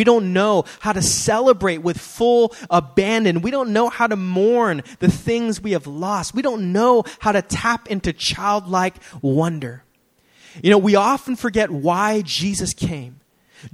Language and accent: English; San Francisco, California, United States; you know, I grew up here in San Francisco.